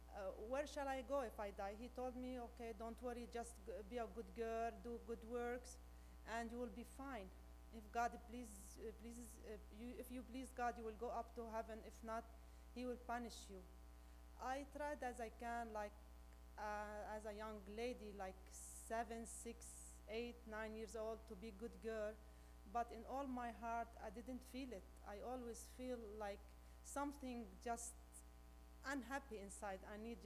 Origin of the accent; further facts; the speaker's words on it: Sidon, South Governorate, Lebanon; I am Lebanese. I was raised in Sidon, Lebanon, to Maronite family.